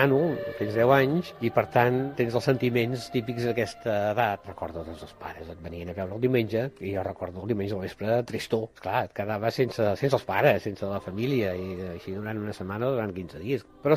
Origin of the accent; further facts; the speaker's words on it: Barcelona, Catalonia, Spain; born there; now in Vilassar de Dalt, Spain; tinc 60 anys, sóc nascut al Poble Sec de Barcelona i des de l'any 76 visc a Vilassar de Dalt.